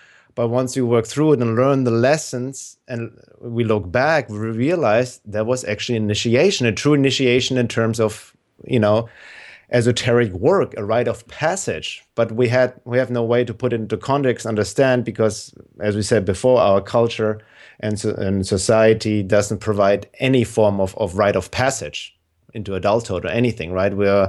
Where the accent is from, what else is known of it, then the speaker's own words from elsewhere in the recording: Germany; moved away as an adult; now in United States; I came from Germany in the 90s to the US to study drums and percussion, play in bands.